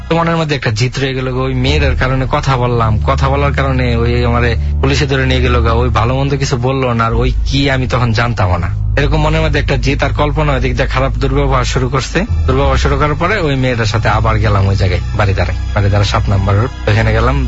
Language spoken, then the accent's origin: Bangla; Gafargaon, Mymensingh Division, Bangladesh; born or raised there